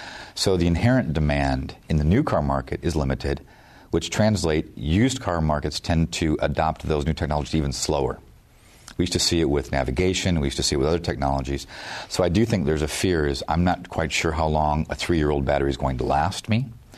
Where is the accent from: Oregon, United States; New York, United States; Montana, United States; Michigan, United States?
Michigan, United States; Detroit; You know, growing up in Detroit, right?